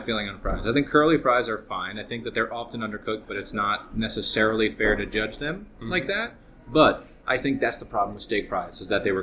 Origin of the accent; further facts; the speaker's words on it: New York, United States; Because I'm from Greater New York.